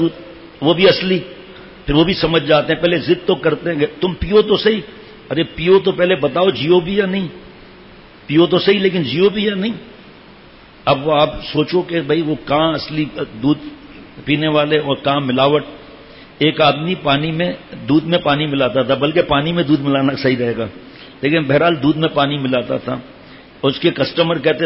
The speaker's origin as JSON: {"language": "Urdu", "town": "Karachi", "region": "Sindh", "country": "Pakistan", "tie": "born there", "said": "ہم اب میں تو پیدائش تو کراچی کی لیکن ہیں تو ہم گاؤں والے"}